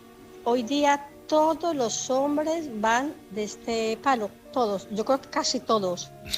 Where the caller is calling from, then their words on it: Barcelona, Catalonia, Spain; de Barcelona.